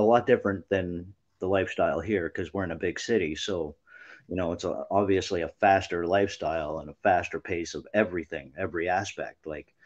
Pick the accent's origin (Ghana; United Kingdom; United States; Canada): Canada; Glace Bay, Nova Scotia; currently I'm in Southern Ontario with you in your town, but originally I come from Glace Bay, Nova Scotia, so Cape Breton Island, and I come from an army bred background, so like, you know, everybody in my generations have been army, and like very small town